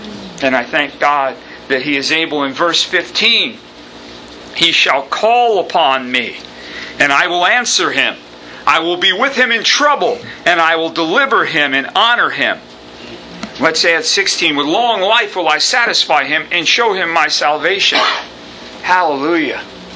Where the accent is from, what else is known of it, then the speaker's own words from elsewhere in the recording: Lake Huntington, New York, United States; Where I grew up on Shortcut Road in Lake Huntington, New York, there used to be a big hotel.